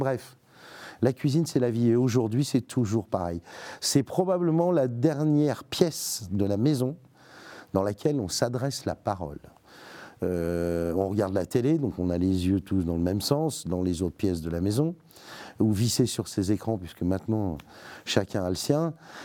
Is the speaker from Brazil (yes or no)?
no; Strasbourg, Grand Est, France; born there; Alors moi, c'est un accident.